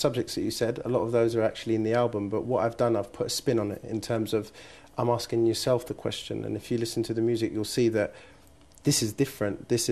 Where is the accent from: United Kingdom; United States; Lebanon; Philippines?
United Kingdom; I think in terms of as being a British Muslim, we do.